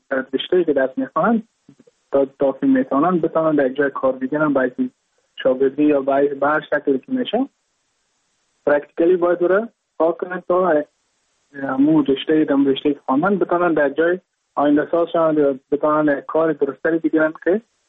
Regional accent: Mazar-i-Sharif, Balkh, Afghanistan; moved away as an adult; now in Goa, India; از مزار شریف هستم، از قریه شیرآباد که از قریه درفتاده مزار شریف بخش میباشم که ما در سال 2019 ماه جون به هندوستان آمدم

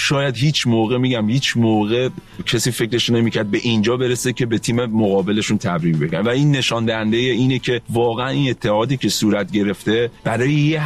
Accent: Iran; ما وقتی ایرانی هستیم

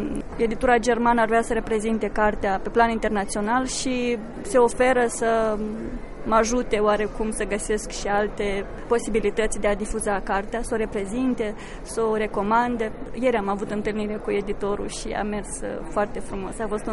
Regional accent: Moldova; accent: Moldovan; reprezint aici Moldova și România și dialectul meu moldovenesc poate trezi un anumit interes pentru țara noastră, care este atât de puțin cunoscută la nivel internațional.

